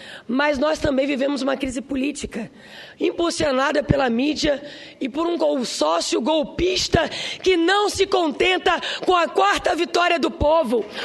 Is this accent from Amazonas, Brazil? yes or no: yes; Amazonas, Brazil; E eu sou amazonense. Sou uma Margarida das Águas, do estado do Amazonas. Minha mãe negra